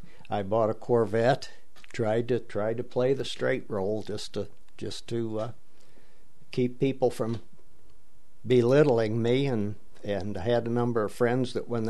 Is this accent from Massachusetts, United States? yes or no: no; Dayton, Ohio, United States; I was born in Dayton at St. Elizabeth Hospital, 1941, and this house is the house that I grew up in.